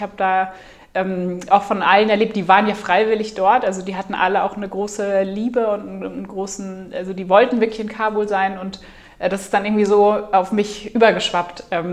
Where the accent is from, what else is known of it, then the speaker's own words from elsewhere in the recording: Bavaria, Germany; Also ich komme aus Bayern, ich kenne Berge sehr, sehr gut